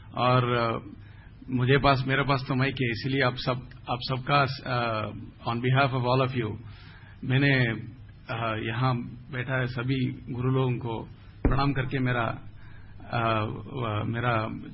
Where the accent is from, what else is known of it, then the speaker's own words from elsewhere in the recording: South India, India; Hindi is a second language; मैं दक्षिण से हूं, मुझे हिंदी इतना अच्छा नहीं आती है।